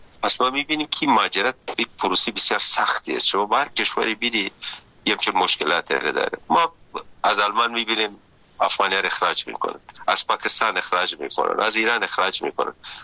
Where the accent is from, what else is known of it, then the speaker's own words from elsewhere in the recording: Afghanistan; Persian is a second language; یک نیم ساعت اول یک مقدار گیجه که من با چی لهجه صحبت میکنم، بعدش متوجه میشن که محل افغانستان هستم.